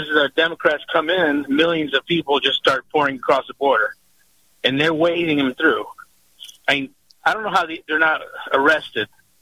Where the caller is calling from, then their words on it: Tampa, Florida, United States; in Tampa.